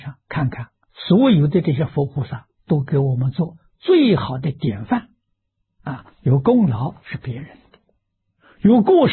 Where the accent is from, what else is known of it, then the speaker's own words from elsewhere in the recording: China; 跟我们中国人常常啊向往的尧舜禹汤，那距离太远了。